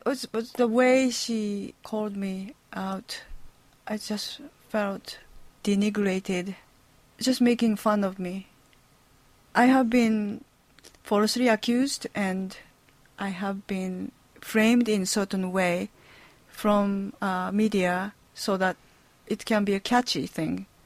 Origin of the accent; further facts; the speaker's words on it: Japan; English is a second language; now in United States; I grew up in Japan, listening to Voice of America